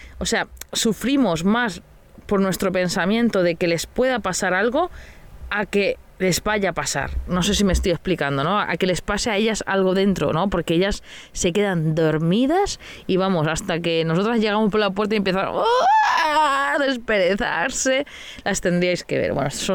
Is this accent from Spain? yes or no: yes; Mataró, Catalonia, Spain; A mí me robaron en Mataró, en mi casa, en donde pone el DNI, que yo nací, o sea, en mi ciudad natal.